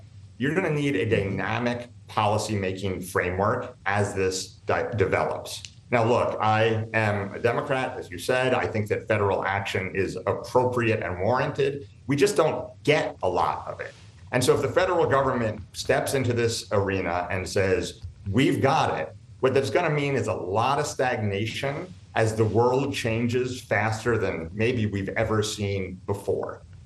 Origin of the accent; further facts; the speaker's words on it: New York, United States; as a New Yorker